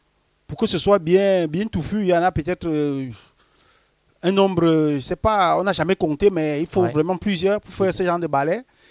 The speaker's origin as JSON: {"language": "French", "country": "Cameroon", "tie": "born or raised there", "said": "ça c'est un souvenir très très marquant par rapport à mon passage, mon enfance au Cameroun"}